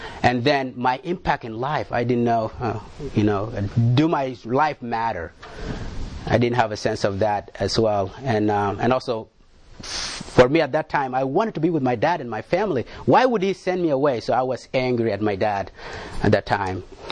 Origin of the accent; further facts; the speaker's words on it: South Sudan; moved away; So I was born in South Sudan in 1982.